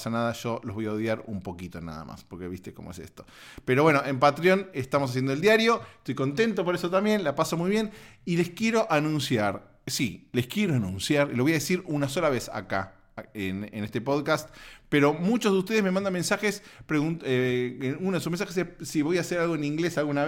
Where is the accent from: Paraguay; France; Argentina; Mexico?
Argentina; soy argentina